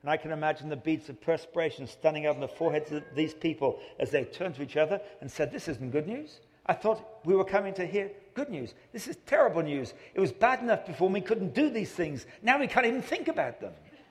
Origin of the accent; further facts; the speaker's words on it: England, United Kingdom; I said, well, I come from England and we measure in miles. I don't know how to guess in kilometers.